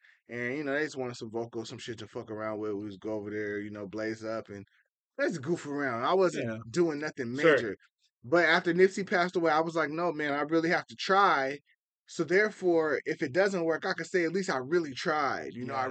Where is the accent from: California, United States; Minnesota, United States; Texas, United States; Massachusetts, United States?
California, United States; San Diego; So pretty much I'm a native to San Diego. I grew up on the West Side, man. I went to Logan Elementary. I went to Memorial Junior High. I graduated from San Diego High School.